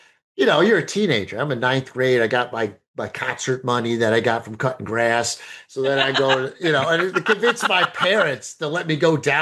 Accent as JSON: {"language": "English", "town": "Cleveland", "region": "Ohio", "country": "United States", "said": "So me, I'm from Cleveland."}